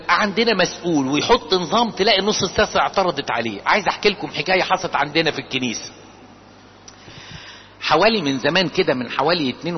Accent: Egypt; لكن مشكلتنا احنا كمصريين، مشكلتنا احنا كأباط

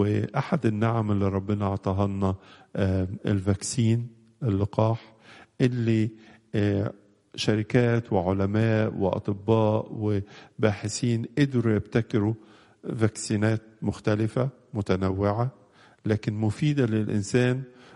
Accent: Egypt; في بلادنا مصر

